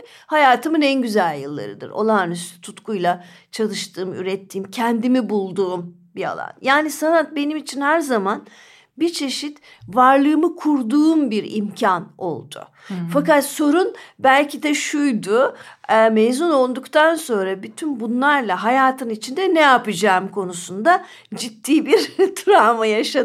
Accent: Polatlı, Ankara, Turkey; Ben küçük bir yerde doğdum, Polatlı'da. Orada 18 yaşına kadar, akademiye kadar kaldım

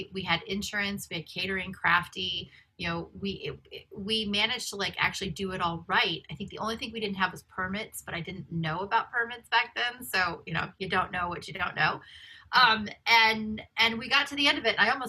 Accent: Midwest, United States; Like, cause I grew up in the Midwest and, working in film was not something that you could do growing up in the Midwest.

